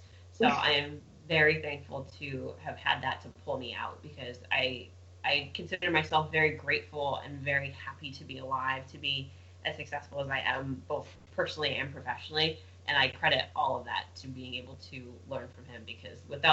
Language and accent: English; United States; because I'm American, yes, and I'm a millennial.